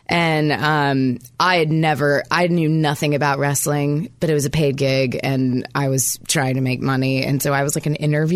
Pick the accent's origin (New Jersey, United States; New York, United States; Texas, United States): Texas, United States; Fort Worth; From Fort Worth.